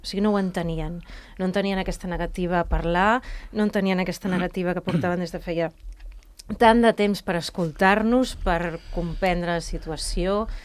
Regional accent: Barcelona, Catalonia, Spain; nosaltres de Barcelona.

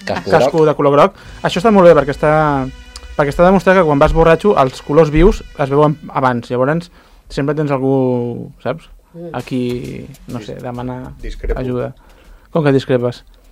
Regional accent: United Kingdom; jo com a bon britànic no m'agrada

